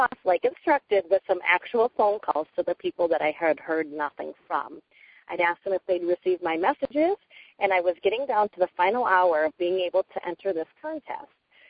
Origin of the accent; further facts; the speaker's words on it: Middleton, Wisconsin, United States; I'm from Middleton, Wisconsin.